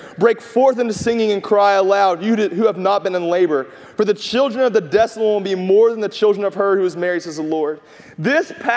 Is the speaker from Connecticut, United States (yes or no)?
no; North Carolina, United States; hey, we're from North Carolina. We should know this.